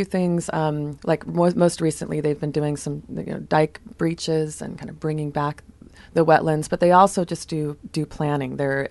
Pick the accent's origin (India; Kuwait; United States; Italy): United States; Vernonia, Oregon; I'm from Vernonia. I grew up on the banks of the Nehalem River, where there were spawning grounds right in front of our home.